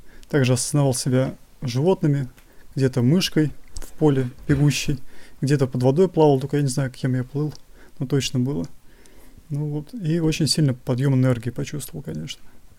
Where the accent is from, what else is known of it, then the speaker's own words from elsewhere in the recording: Makhachkala, Dagestan, Russia; Здравствуйте … мне 32 года, я из Махачкалы.